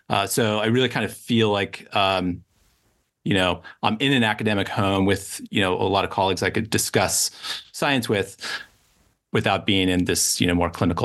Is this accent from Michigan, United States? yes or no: no; San Francisco, California, United States; I grew up in San Francisco Bay Area, and went to UC Santa Cruz.